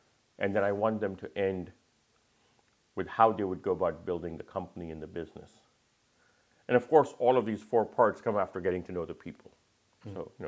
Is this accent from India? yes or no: yes; Delhi, India; born there; also born or lived in Khartoum, Sudan / Kano, Nigeria / Meerut, India; I was born in Delhi, went to Khartoum, Sudan when I was 4, Kano, Nigeria when I was 10, and then I went to live in a town called Meerut in northern India when I was 16.